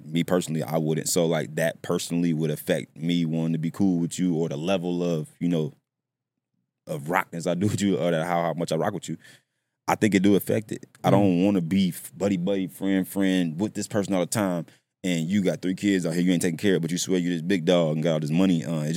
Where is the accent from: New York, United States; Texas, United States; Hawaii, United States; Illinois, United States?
Illinois, United States; Chicago; So, like, I came from Chicago, and it's, like, a different world out there.